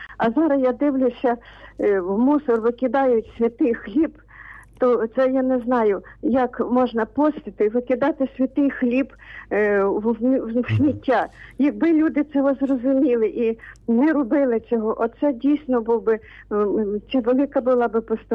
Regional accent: Kazakhstan; now in Kamianets-Podilskyi, Ukraine; Я родилася і виросла в Казахстані

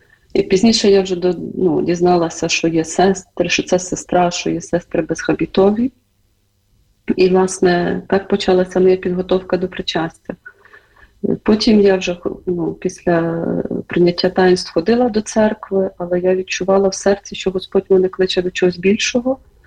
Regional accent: Zhytomyr, Zhytomyr Oblast, Ukraine; Ну, я народилася в Житомирі і виросла.

